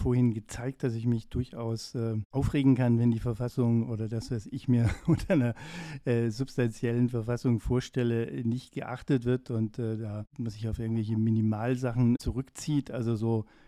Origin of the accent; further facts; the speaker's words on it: Baden-Württemberg, Germany; born there; ich bin auch geborener Schwabe.